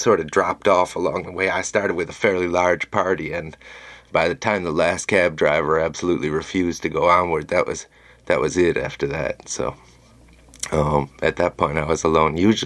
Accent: United States; Growing up in America, I have been in more constant danger than I was anywhere in the Middle East.

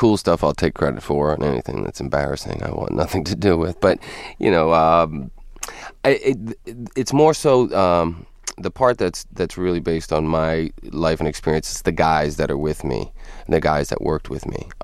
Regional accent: Massachusetts, United States; I'm from Massachusetts, so I don't know the laws.

